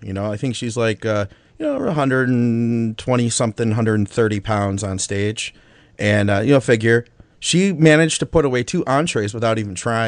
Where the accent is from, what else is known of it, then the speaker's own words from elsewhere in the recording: Michigan, United States; accent: Midwest Michigan; if I were to say that with like my Midwest Michigan accent, people wouldn't believe me anyway.